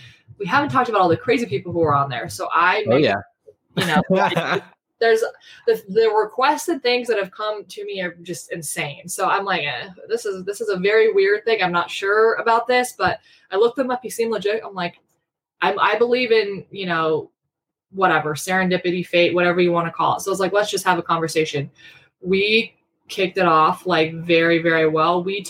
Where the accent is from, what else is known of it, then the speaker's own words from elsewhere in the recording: Colorado, United States; even though I'm from Colorado, you know, I'm considered a New Yorker.